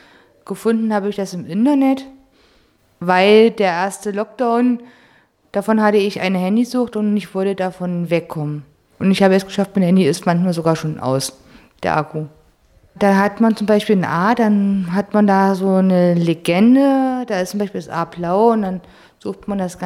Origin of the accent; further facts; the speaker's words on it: Eisenach, Thuringia, Germany; ich bin 37 Jahre alt, ich komme aus Eisenach.